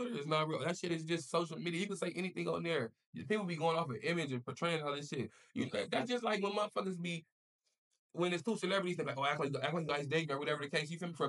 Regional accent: Los Angeles, California, United States; I'm right here in LA, man. Like, you feel me? I'm from Bridge, so that's like over there by Slauson, Swap Meet, Harvard Park, you feel me, Venice, all that. You feel me? I'm from Bridge. I grew up over there.

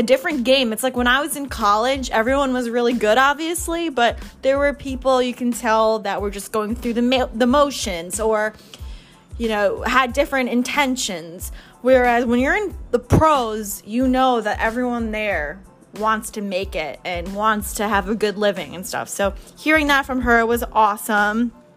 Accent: New York, United States; I love my caffeine. I'm a New Yorker. I love my coffee.

